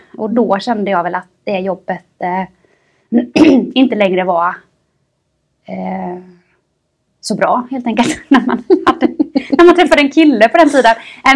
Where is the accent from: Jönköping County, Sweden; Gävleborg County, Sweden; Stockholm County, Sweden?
Jönköping County, Sweden; Trånghälla; born there; jag är född i Trånghälla. Ligger ju lite utanför Jönköping, mellan Jönköping och Habo.